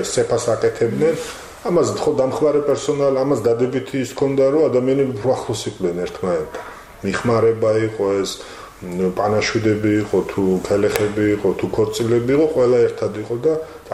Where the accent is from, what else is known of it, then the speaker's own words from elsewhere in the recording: Sukhumi, Abkhazia, Georgia; ჩვენ ახლა იქ რო დავიბადეთ, გავიზარდეთ, ხო? ჩვენ უფრო ახლოს ვიყავით. არ იყო ჩვენ შორის განსხვავება ახლა იქ აფხაზ და მოცერტად თამაშობდით, ხო? აფხაზი იყო, ქართველი იყო, სომეხი იყო, არ იყო ასეთი რა, სოხუმელი იყო.